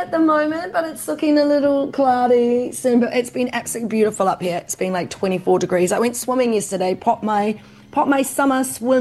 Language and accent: English; Taranaki, New Zealand; also born or lived in Christchurch; I mean, I'm not an Aucklander. I'm originally from Taranaki, and I grew up raving in Christchurch.